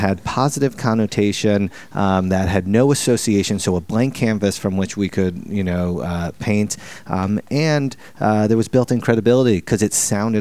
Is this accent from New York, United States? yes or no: yes; New York City, New York, United States; because I grew up in New York City